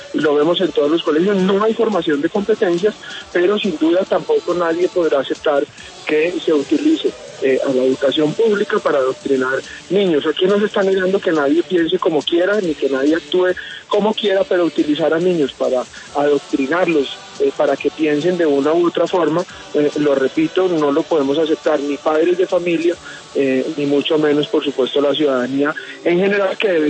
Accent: Colombia; ni como padres de familia ni como colombianos lo podemos aceptar.

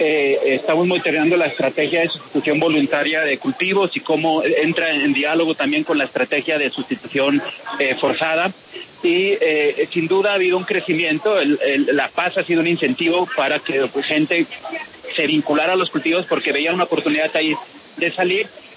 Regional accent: Barcelona, Catalonia, Spain; also born or lived in Madrid; now in Colombia; Yo nací en Madrid, crecí en Barcelona y llevo 15 años aquí en Colombia.

